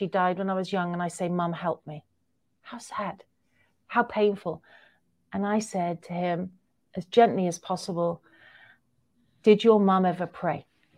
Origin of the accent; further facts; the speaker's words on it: Manchester, North West England, United Kingdom; when he found out I was from Manchester, he's like, "Oh, that's amazing. And I'm really, really sorry."